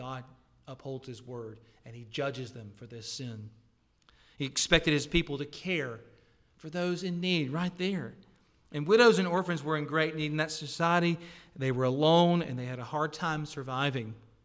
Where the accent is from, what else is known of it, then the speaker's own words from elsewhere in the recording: the South, United States; I'm from the South. I know things that happen down there.